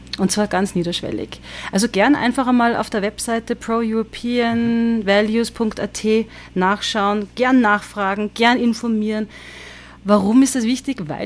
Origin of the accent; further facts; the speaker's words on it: Salzburg, Austria; Und habe wirklich in Salzburg damals, bin ja Salzburgerin, einen Gospelchor gegründet.